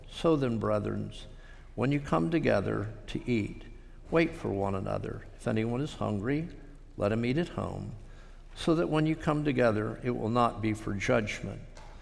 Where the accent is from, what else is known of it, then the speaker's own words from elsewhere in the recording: Florida, United States; Growing up in South Florida, we were under somewhat the aura of a missionary to Miami whose name was Dan Iverson.